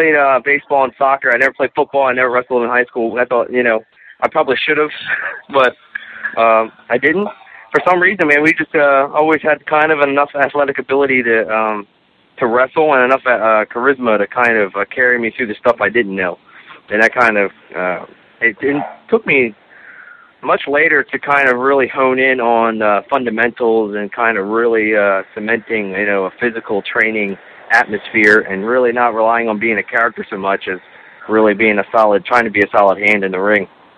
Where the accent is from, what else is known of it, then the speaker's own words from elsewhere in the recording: Delaware, United States; Well, I grew up here in Delaware, and, you know, right out of town then. I graduated out of Middletown High